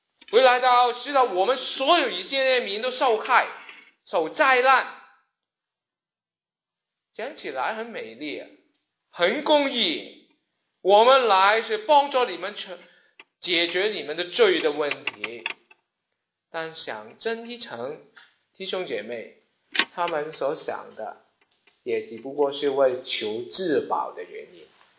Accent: Hong Kong; moved away as an adult; 以前当我们移民或是当我们来读书的时间，你知道我们香港人需要做什么事情？

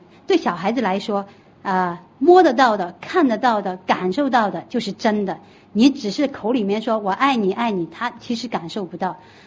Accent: China; 我们中国人呢很含蓄，很含蓄，

